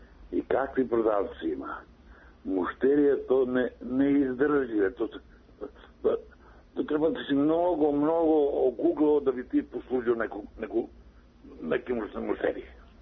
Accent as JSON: {"language": "Serbian", "town": "Leskovac", "region": "Southern and Eastern Serbia", "country": "Serbia", "said": "ja sam iz Leskovca."}